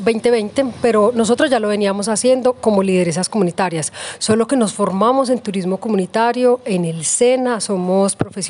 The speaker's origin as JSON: {"language": "Spanish", "town": "Moravia", "region": "Antioquia", "country": "Colombia", "tie": "born or raised there", "said": "Yo nací, crecí y actualmente vivo en Moravia"}